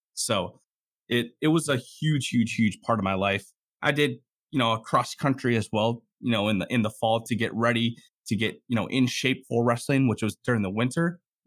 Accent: Minnesota, United States; I grew up in Minnesota. I graduated in 2014 in central Minnesota.

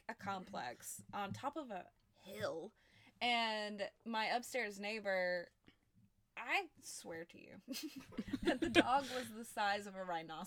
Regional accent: Talladega, Alabama, United States; Yeah, because I'm from Talladega, and I didn't want to stay in Talladega.

